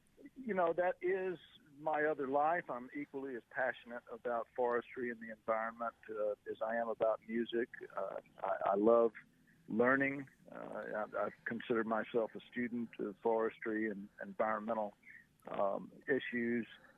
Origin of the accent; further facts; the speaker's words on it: the South, United States; Growing up in the South